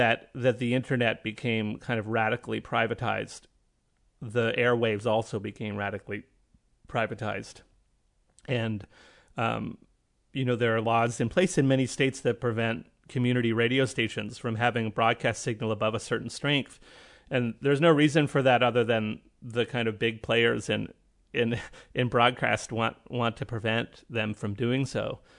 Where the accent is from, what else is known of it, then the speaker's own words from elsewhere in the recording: Canada; And I'm Canadian, so I can be utopian and say these things.